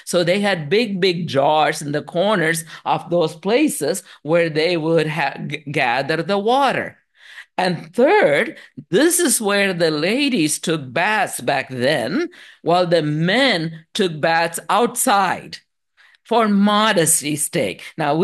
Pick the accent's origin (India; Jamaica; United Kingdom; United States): India; born or raised there